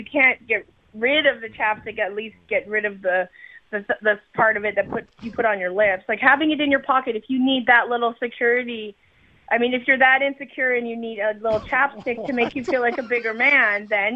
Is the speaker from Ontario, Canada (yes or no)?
no; Edmonton, Alberta, Canada; And I'm from Edmonton. I'm a hometown girl.